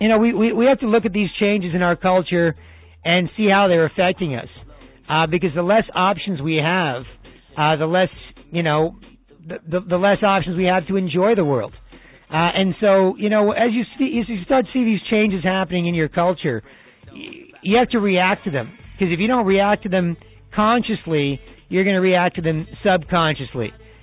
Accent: Scarborough, Ontario, Canada; I know growing up in Scarborough, holler at … hold your head up, everybody.

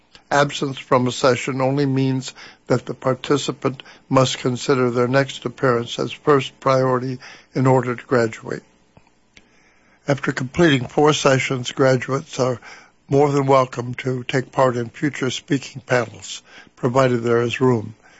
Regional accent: United States; Walking in two paths simultaneously is tricky walking, and we as Indian people do this. We're not the only ones, but we are certainly the oldest in this territory who are in this situation.

